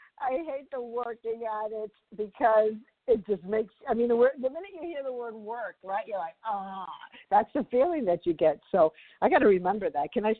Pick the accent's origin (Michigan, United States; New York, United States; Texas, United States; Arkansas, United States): New York, United States; New York City; I grew up in New York City, and every neighborhood has a park. So I grew up in New York City.